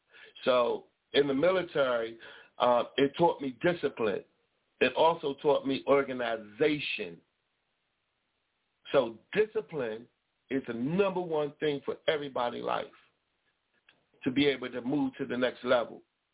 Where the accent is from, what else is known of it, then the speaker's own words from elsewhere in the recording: Baltimore, Maryland, United States; The inner city, like I said, I'm from Baltimore.